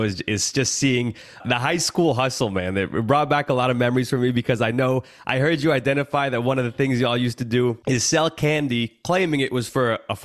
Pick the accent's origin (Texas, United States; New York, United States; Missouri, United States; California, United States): New York, United States; New York City; I grew up in New York and cutting ass on each other is just how we show love